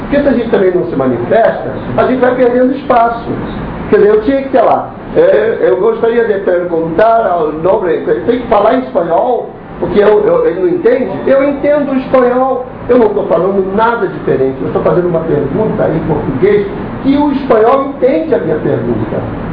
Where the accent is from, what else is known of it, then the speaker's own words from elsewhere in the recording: Brazil; Eu sou brasileiro, não tem tradutor para português.